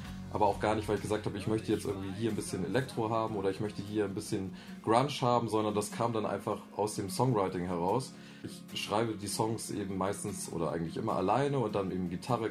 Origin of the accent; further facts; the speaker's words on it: Germany; Also ich komme nicht direkt aus Bremen, sondern wirklich so vom Dorf, 4000 Einwohner oder 6000 vielleicht mittlerweile.